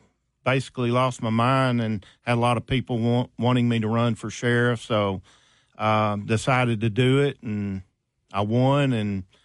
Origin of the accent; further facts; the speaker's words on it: Arkansas, United States; Now, I come from Pulaski County, big area